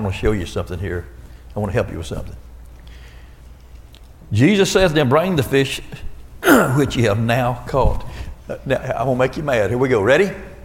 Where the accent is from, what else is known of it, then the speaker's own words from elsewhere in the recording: Florida, United States; I'm a first generation Christian, born and raised in Florida.